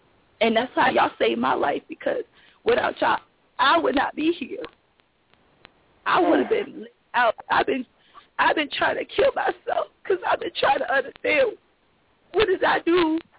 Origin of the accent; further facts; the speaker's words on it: Miami, Florida, United States; growing up in Miami, it's hard.